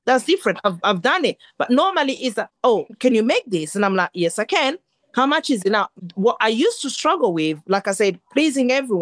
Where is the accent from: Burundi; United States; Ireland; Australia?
Burundi; now in United Kingdom; I was an immigrant from Burundi to the UK.